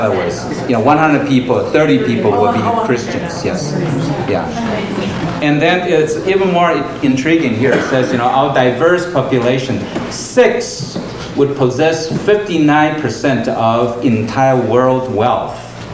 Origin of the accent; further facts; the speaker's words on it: Seattle, Washington, United States; Well, you know, in Seattle, you know, I'm from Seattle.